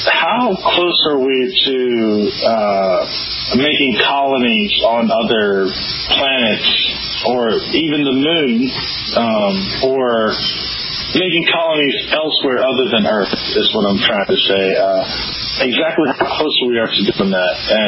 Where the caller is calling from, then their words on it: Bahrain; I'm calling from Bahrain, in the Middle East.